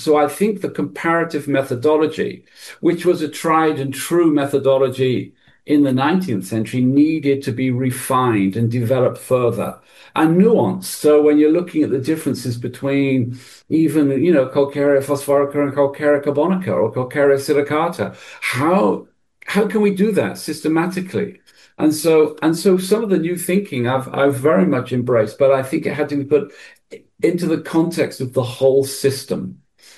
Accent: England, United Kingdom; also born or lived in United States; One thing about America, which I kind of was 20 years there, and even though I'm English

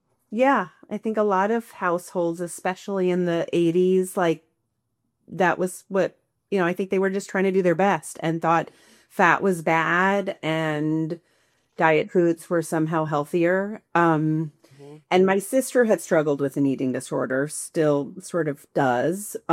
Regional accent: New York, United States; So I was raised in New York in Long Island.

